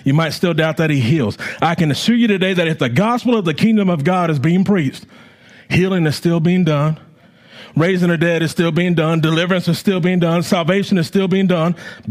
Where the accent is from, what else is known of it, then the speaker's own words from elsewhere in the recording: California, United States; You know, growing up in California, I didn't like driving the highways. We have Highway 101.